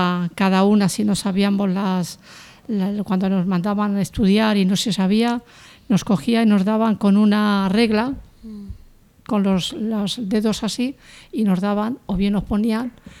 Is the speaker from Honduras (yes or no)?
no; Madrid, Community of Madrid, Spain; born there; Yo nací el 14 de julio de 1953 en Madrid.